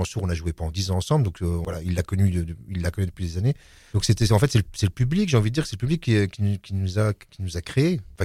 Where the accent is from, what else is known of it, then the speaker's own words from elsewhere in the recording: Dijon, Bourgogne-Franche-Comté, France; born there; Je suis né à Dijon, à Fontaine-Douche. Ouais. J'ai vécu à Fontaine-Douche.